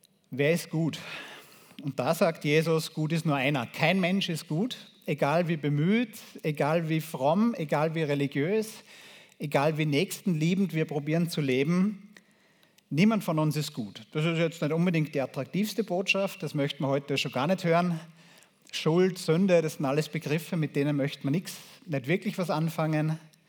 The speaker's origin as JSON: {"language": "German", "country": "Austria", "said": "es wird vor allem bei uns in Europa, in Österreich, wird das ja oft ausgeblendet."}